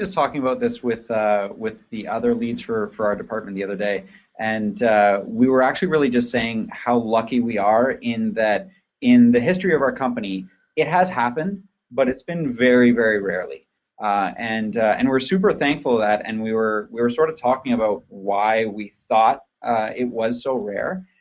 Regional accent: Canada; And I am Canadian.

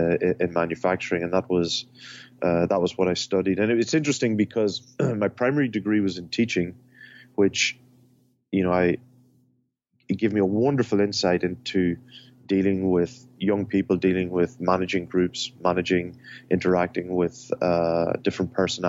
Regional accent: Ireland; now in Ann Arbor, United States; I'm not from Ann Arbor, not from Michigan. I grew up in Ireland

